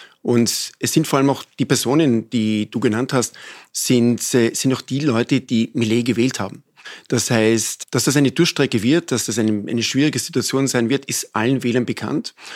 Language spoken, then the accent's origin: German; Vienna, Austria; Aus Spanien, Madrid. Mein Vater war Spanier. Und von dort kommt auch mein Name her. Wobei, ich habe mein ganzes Leben eigentlich in Österreich verbracht, in Wien. Also ich fühle mich als Wiener, obwohl ich einen sehr spanischen Namen habe.